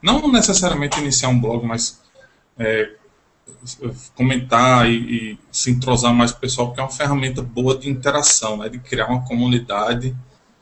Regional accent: Natal, Rio Grande do Norte, Brazil; Eu sou natalense, sempre lembrando. Eu fico entre Pernambuco e a Paraíba.

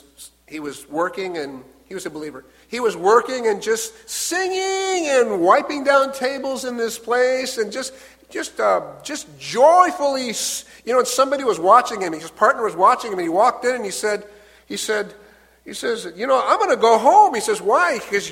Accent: Washington, United States; I ended up in Southern California. I'm from Washington State, up north.

